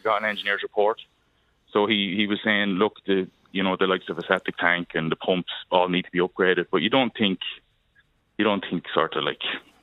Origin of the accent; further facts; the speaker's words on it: Kildare, Leinster, Ireland; I'm originally from Kildare town.